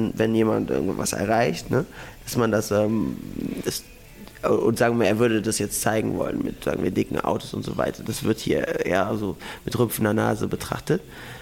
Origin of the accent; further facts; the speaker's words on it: Germany; Also ich bin in Deutschland groß geworden, ich war Messdiener, ich bin in einem sehr christlichen Dorf groß geworden